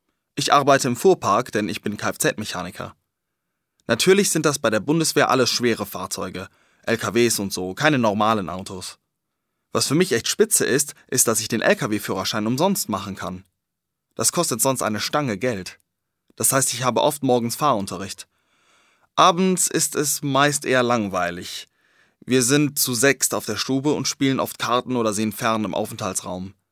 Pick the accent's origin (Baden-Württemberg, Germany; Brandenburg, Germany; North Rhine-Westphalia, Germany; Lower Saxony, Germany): Lower Saxony, Germany; Hanover; now in Rennerod, Germany; Aber Renneroth ist hier ein kleines Kaff und es ist nicht viel los. Ich komme aus Hannover und vermisse die Großstadt schon etwas.